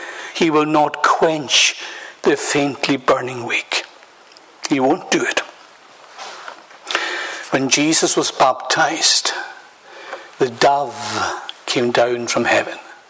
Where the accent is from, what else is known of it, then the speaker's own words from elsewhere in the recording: Lewis, Scotland, United Kingdom; You know, I grew up in Lewis. And in my younger day, we didn't have electricity in the house.